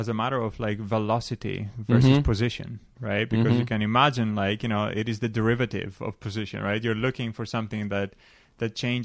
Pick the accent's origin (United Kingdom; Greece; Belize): Greece; moved away as an adult; now in United States; I grew up in Greece. I've told you … only comes from one country.